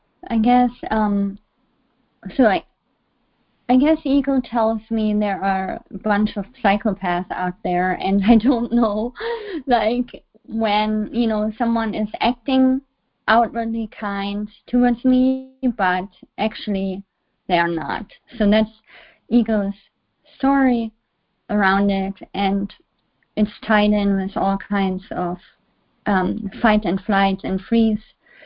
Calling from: Seattle, Washington, United States; from Seattle.

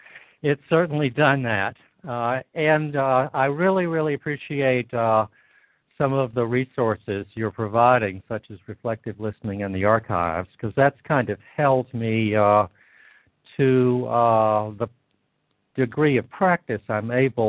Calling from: China; I'm calling you from China.

